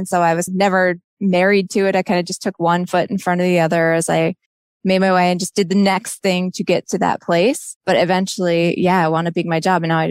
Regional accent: New Jersey, United States; I grew up in New Jersey, and people have a certain image of what New Jersey is like, but I actually grew up on a farm in New Jersey.

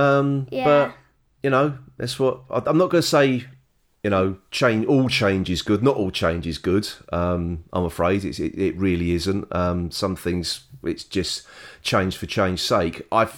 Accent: United Kingdom; oh, we're British, therefore we should see it first.

